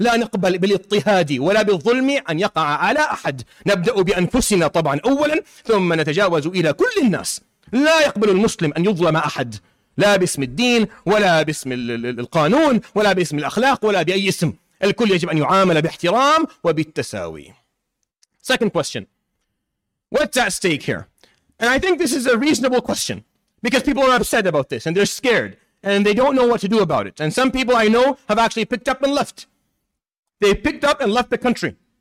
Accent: Syria; I come from the Middle East, from Syria.

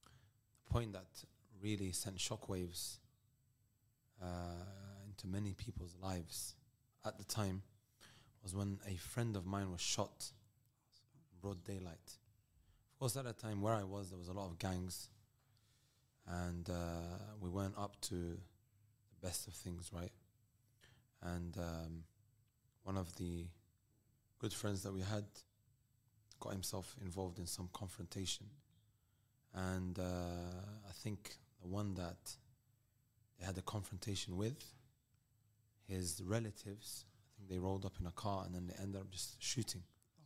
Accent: United Kingdom; also born or lived in Netherlands; And I think from the age of 7, we've been in the UK.

